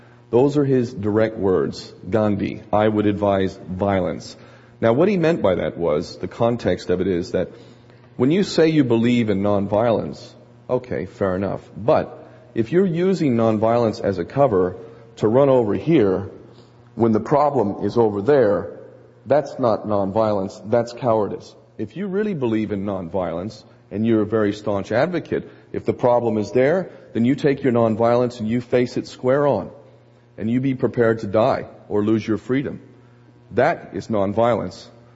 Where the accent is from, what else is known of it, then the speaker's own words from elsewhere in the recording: Hawaii, United States; I'm a Hawaiian national as well. I am a Hawaiian citizen.